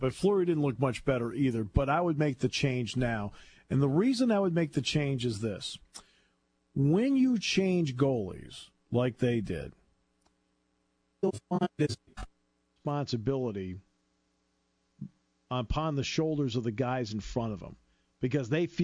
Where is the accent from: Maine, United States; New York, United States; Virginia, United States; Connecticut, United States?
Connecticut, United States; And growing up in Connecticut, I can tell you right now, UConn basketball was nothing in the 60s and 70s.